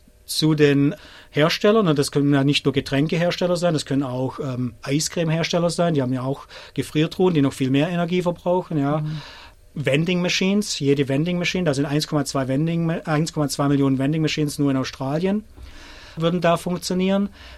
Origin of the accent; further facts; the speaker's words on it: Rottweil, Baden-Württemberg, Germany; accent: Swabian; Ja, ich komme aus Rottweil. Das ist für alle, die nicht aus der Gegend kommen, das ist so auf halbem Weg zwischen Stuttgart und Bodensee.